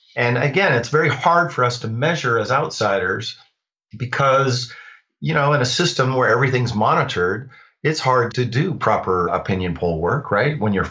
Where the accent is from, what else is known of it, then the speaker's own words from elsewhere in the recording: Montana, United States; born there; I am an optimist, and maybe that's because I was born in Montana